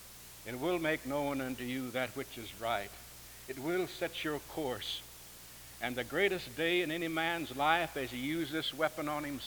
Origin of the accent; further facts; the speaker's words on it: Kentucky, United States; Back in my home state of Kentucky, you can see four states on a clear day.